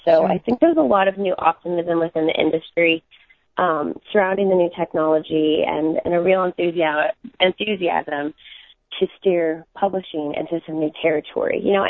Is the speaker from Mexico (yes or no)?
no; Kansas City, Missouri, United States; I grew up in Kansas City, and there was a point where I think we had, you know, like 10 pets, and I was allergic to all of them.